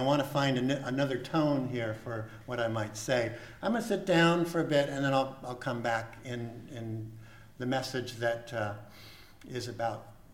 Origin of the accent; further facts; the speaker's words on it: California, United States; I grew up in California, Orange Grove Meeting. I joined Santa Cruz Meeting.